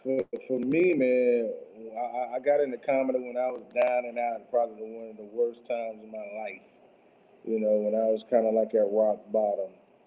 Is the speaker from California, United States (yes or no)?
no; Quincy, Florida, United States; I'm born and raised in Quincy, Florida.